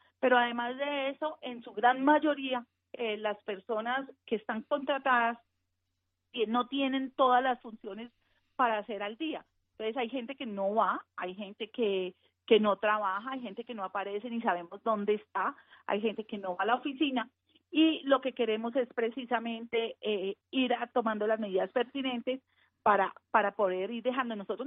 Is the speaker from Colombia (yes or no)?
yes; Valle del Cauca, Colombia; que usted sabe cómo la quiere. En el Valle del Cauca, el porcentaje de pobreza extrema de la población es muy pequeño.